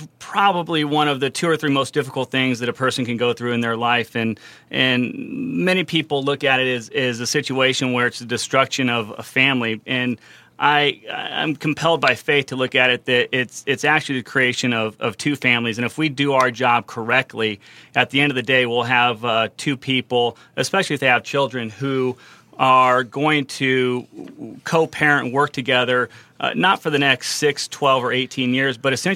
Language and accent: English; Arizona, United States; Yeah, I'm an Arizona native, born and raised in Arizona, which, is not all that unique today, but used to be when I was growing up.